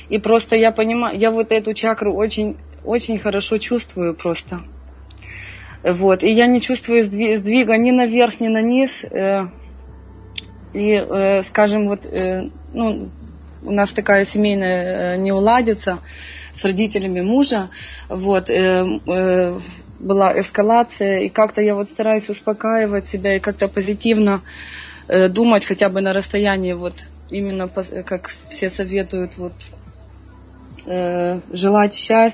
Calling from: Germany; я звоню из Германии

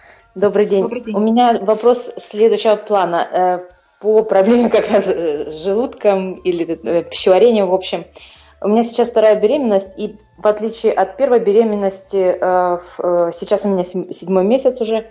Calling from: Germany; Я из Германии

